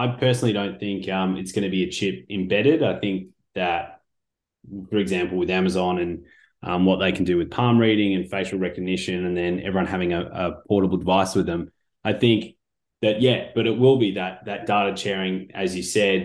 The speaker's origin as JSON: {"language": "English", "country": "Australia", "said": "as an Australian, when England get beat, it's always special"}